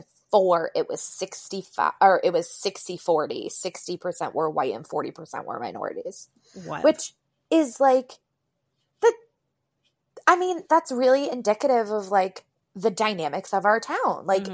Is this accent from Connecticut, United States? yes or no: yes; Hamden, Connecticut, United States; also born or lived in Bronx, New York; I was born in the Bronx, and then my family moved to Connecticut because my brother is on the low end of the autistic spectrum.